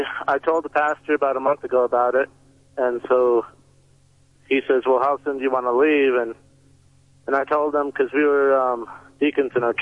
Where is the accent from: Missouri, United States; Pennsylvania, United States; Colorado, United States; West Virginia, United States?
Colorado, United States; Fort Collins; I just wanted to try to get up to Colorado, Denver. I'm from Fort Collins.